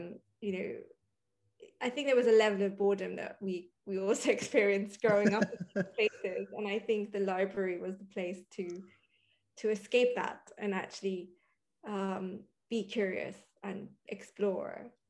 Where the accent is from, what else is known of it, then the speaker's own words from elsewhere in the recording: Kenya; growing up in Kenya